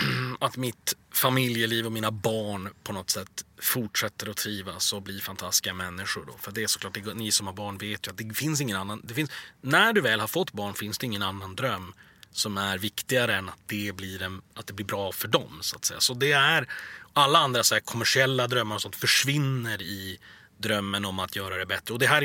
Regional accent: Sweden; säger det var som waste att jag var svensk

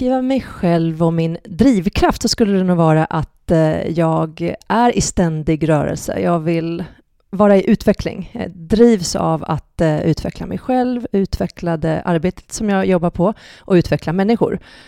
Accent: Katrineholm, Södermanland, Sweden; Liten i Katrineholm så jag tror inte jag hade så himla mycket drömmar faktiskt, ärligt talat. Utan det var väldigt mycket här och nu. Katrineholm är en sportstad, idrottsstad.

